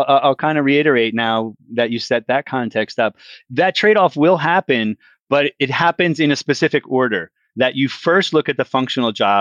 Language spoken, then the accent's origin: English; United States; And I realized I outed myself as an American with that example.